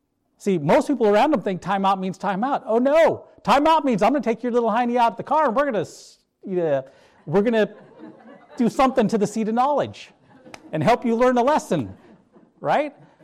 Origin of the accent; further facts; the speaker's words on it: the Dakotas, United States; I'm pretty sure, like, I don't know, growing up in the Dakotas, I'm pretty sure any one of those things on the list would be, you know, you'd be in trouble.